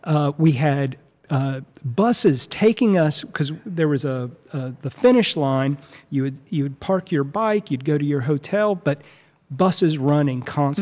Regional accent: North Carolina, United States; Now, I told you, I'm from Eastern North Carolina, Duplin County.

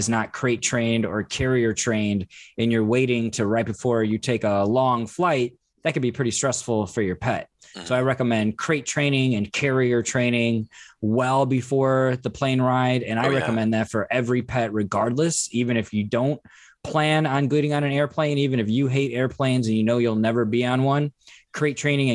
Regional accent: Indiana, United States; I'm from Indiana. It was stormy and rainy a lot.

